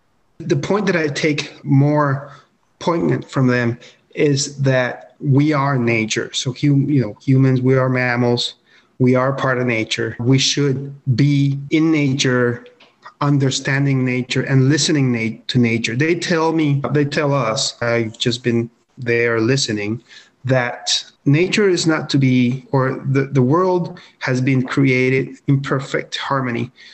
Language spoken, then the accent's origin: English; Colombia; So, being from Colombia myself, I was born and raised in Colombia.